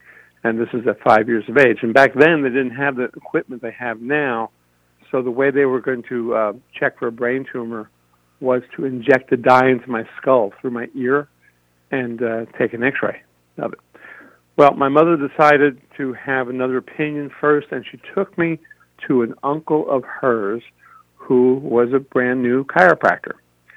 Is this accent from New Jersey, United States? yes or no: yes; New Jersey, United States; New Jersey. I grew up in the North Jersey Shore.